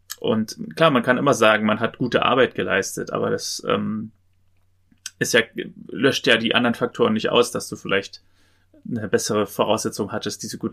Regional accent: Potsdam, Brandenburg, Germany; in meiner Heimatstadt Potsdam

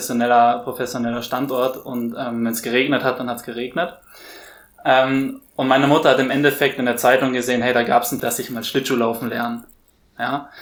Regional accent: Würzburg, Bavaria, Germany; ich bin in Würzburg aufgewachsen

